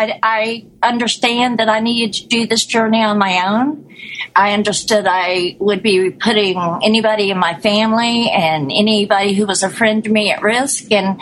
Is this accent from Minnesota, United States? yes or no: no; Florida, United States; And I'm from Florida